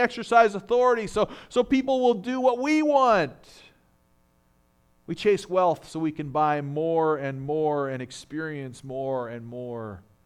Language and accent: English; Canada; As many of you know, I grew up in Canada.